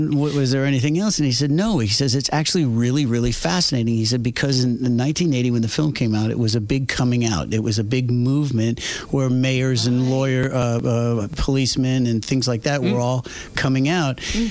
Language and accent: English; New York City, New York, United States; also born or lived in Los Angeles; I am a summer man, but I'm born and raised in New York, and so I'm kind of used to that, but lived in L.A. for, you know, the obvious 30 years for the industry